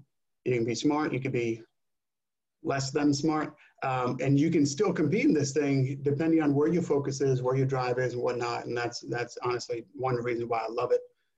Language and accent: English; New Jersey, United States; Growing up in New Jersey, wrestling is that's life.